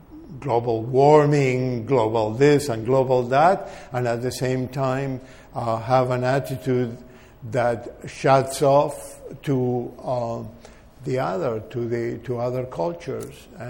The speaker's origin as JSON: {"language": "English", "country": "Argentina", "moved": "yes", "lives_now": "New York City, United States", "said": "I am an American. I am more of an American than an Argentine. I have lived two-thirds of my life in New York City"}